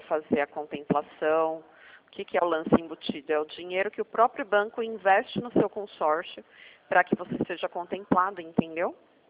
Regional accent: Sorocaba, São Paulo, Brazil; Sou de Sorocaba.

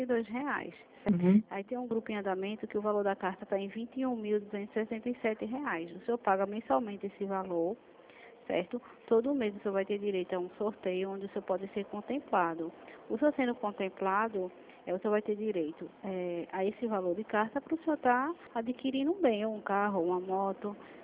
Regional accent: Recife, Pernambuco, Brazil; Não, eu sou daqui do Recife.

